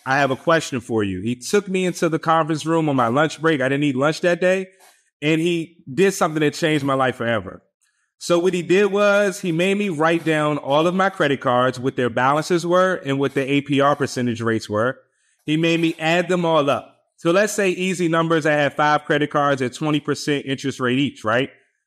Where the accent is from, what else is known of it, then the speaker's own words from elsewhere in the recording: Washington, District of Columbia, United States; I'm born and raised in Washington, D.C., I attended Virginia Commonwealth University, VCU Rams, in Richmond, Virginia.